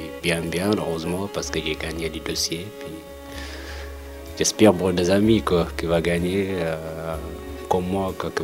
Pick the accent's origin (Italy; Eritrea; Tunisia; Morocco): Eritrea; French is a second language; now in France; je viens d'Érythrée. Puis ici, moi je suis un peu, ça fait une année et demie que je suis là en France.